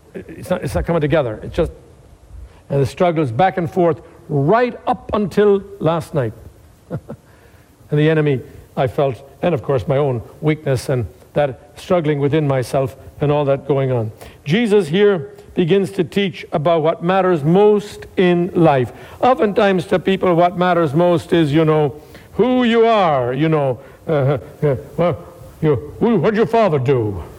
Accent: Ireland; Growing up in Ireland with much religion north and south

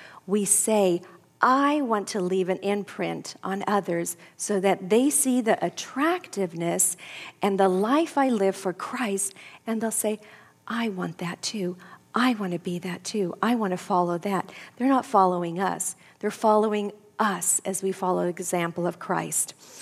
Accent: Sweden; English is a second language; Growing up in Sweden

